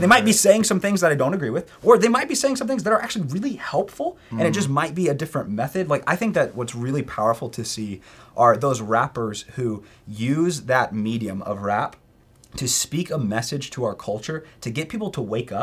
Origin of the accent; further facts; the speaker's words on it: Oklahoma, United States; We're from Oklahoma, and Damian Lillard has called himself the Thunder Killer.